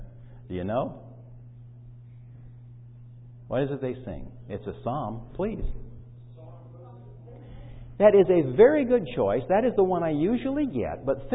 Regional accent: California, United States; It didn't even wake me up because I'm from California.

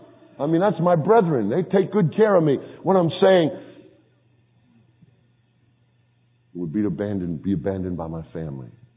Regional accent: New York, United States; Because I was a boxer, I was poor, and I'm a New Yorker.

